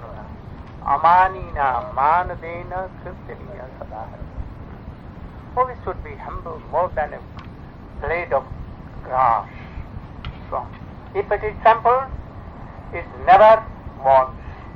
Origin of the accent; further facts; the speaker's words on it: India; I don't know why, being an Indian, even my eyes are.